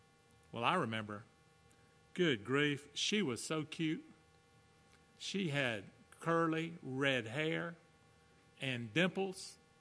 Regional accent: Atlanta, Georgia, United States; and I told you I'm from Georgia, I'm just a simple country boy from Atlanta.

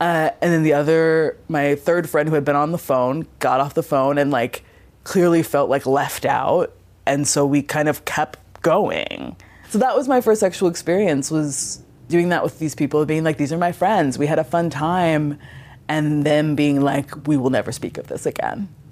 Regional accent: Wilmington, Delaware, United States; I'm 30 years old and I graduated high school in 2009. I grew up in Wilmington, Delaware.

